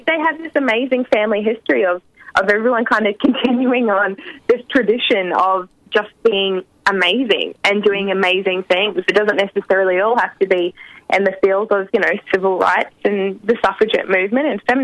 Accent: South Island, New Zealand; I'm from the South Island, and my father is Māori

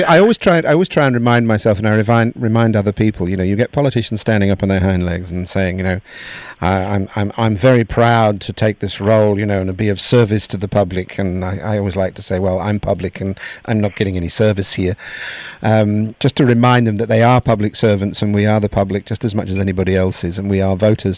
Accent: United Kingdom; that's what I call them because I'm British.

